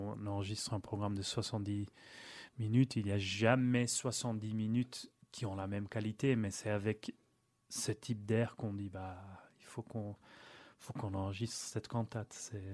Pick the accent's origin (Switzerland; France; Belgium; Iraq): Belgium; Flanders; que je suis flamand aussi